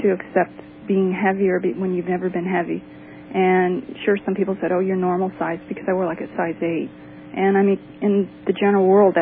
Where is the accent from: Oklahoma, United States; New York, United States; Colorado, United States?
Colorado, United States; moved away as an adult; now in Minnesota, United States; I'm originally from Colorado, so we had moved to Minnesota, and I really didn't have anyone.